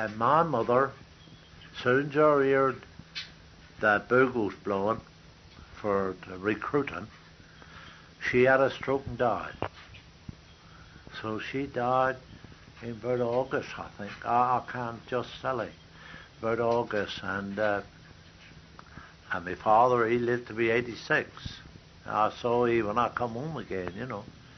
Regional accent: Stoke Gabriel, South West England, United Kingdom; born there; we was country. I was born in Stoke Gabriel, you see. Proper country chap

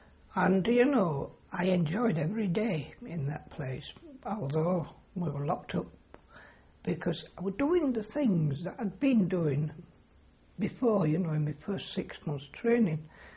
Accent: York, Yorkshire and the Humber, United Kingdom; Well, of course, they said to me, where are you from? You know, and I said, York. I didn't know whether they meant what garrison or what. But I said, York.

